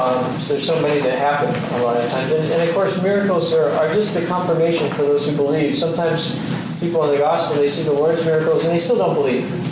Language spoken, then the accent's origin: English; Fremont, California, United States; In my hometown of Fremont, California, they closed the schools because they had never seen rain like that before, ever.